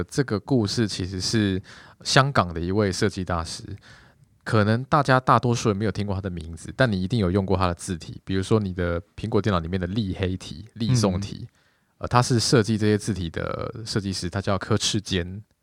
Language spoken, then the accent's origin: Chinese; Taiwan; 我们台湾人叫捷运站